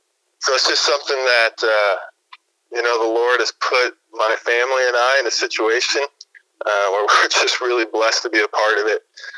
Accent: Hull, Iowa, United States; Growing up in Hall, Iowa, my dad is actually an assistant basketball coach at Western Christian.

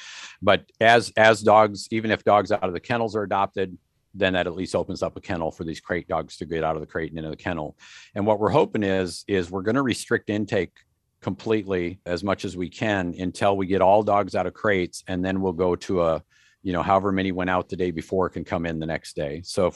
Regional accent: Austin, Texas, United States; When people hear I'm from Austin, they get all a little warm spot in their heart if they're pet centric people.

